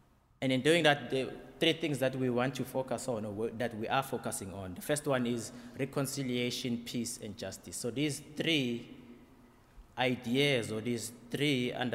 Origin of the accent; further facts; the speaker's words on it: South Africa; I was born in South Africa in a family of four other siblings